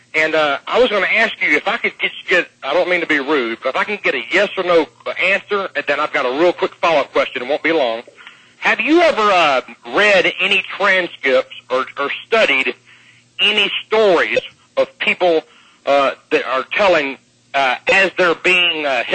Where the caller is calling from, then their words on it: Atlanta, Georgia, United States; in Atlanta.